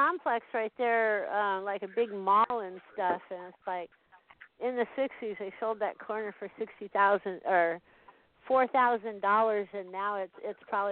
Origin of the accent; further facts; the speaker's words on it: Glendale, California, United States; I grew up in Glendale.